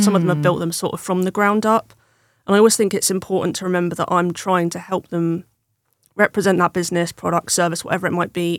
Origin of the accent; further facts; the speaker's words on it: Portsmouth, South East England, United Kingdom; Like I said, I'm from Portsmouth. I've grown up in Portsmouth.